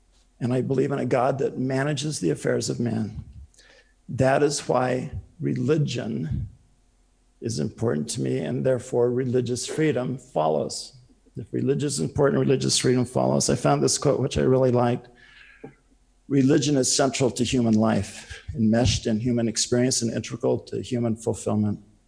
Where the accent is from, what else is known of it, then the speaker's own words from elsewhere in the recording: Prescott, Arizona, United States; I was raised in Prescott, Arizona. When I lived in Prescott and was in high school and junior high school, there was only about 20,000 people.